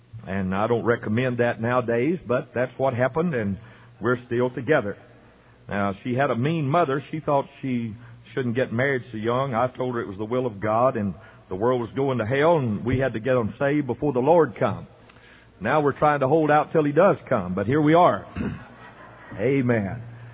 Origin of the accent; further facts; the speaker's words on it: Jena, Louisiana, United States; And I'm from Gina, Louisiana. Now, Gina's a little spot in the road in central Louisiana. It's in the heart of LaSalle Parish, and LaSalle Parish has about 13,000 people in it